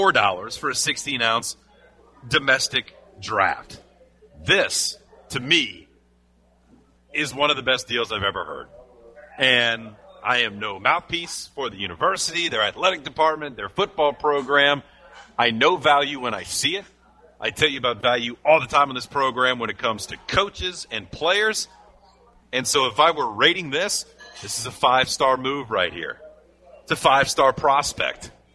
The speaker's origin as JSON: {"language": "English", "town": "Baton Rouge", "region": "Louisiana", "country": "United States", "tie": "born or raised there", "said": "People who listen to the show understand I grew up in Baton Rouge."}